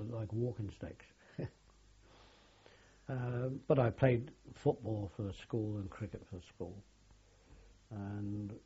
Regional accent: Bodmin, South West England, United Kingdom; born there; I was born in Bodmin in 1925 at a place called Prison Quarters, which later changed to Flaxmoor Terrace. It's just below the old prison.

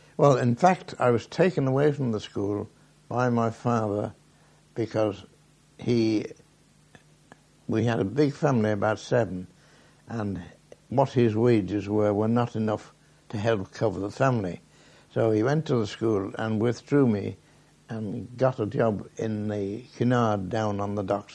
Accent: Bootle, North West England, United Kingdom; Yes, I had my full schooling in Bootle

